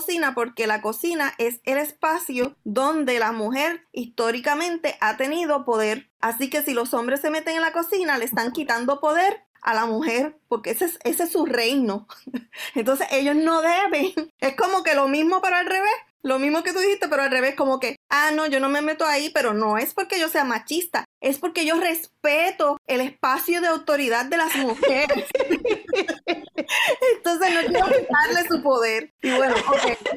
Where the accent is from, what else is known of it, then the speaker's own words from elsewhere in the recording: Puerto Rico; yo conozco una iglesia en mi pueblo natal de Puerto Rico